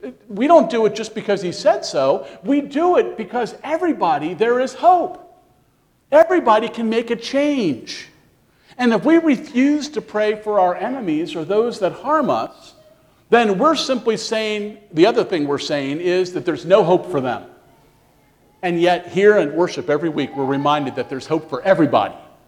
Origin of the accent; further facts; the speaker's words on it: Switzerland; I'm from Switzerland.